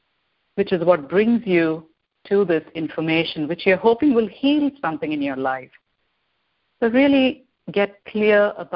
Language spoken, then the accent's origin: English; India; moved away as an adult; now in Chicago, United States; I was born and raised in India, but my husband, daughter, who was 15 at the time, and I moved to the States. We live in Chicago. We moved in the spring of 2008.